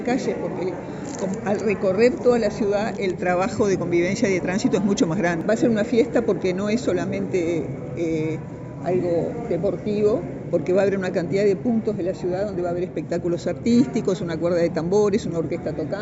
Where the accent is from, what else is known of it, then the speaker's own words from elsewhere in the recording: Uruguay; viste cómo somos los uruguayos que dejamos todo para último momento